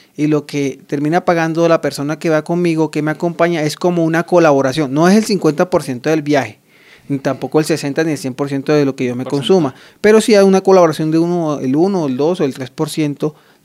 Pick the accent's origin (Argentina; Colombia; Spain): Colombia; aquí en Bogotá, como todos colombianos